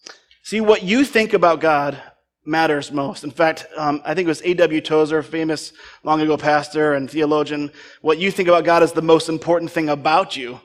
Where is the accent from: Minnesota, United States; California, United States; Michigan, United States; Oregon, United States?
Michigan, United States; Hudsonville; I grew up in Hudsonville before moving away for 15 years, and we passed 15 churches to get to this one when I was a kid.